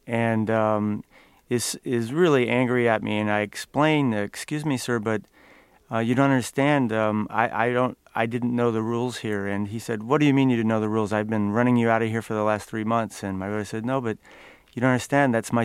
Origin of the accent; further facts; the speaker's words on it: Fort Wayne, Indiana, United States; walking around all kinds of neighborhoods of my hometown, often neighborhoods where I previously had not really spent a lot of time, particularly inner-city neighborhoods, black neighborhoods. Fort Wayne's a very classic American industrial city.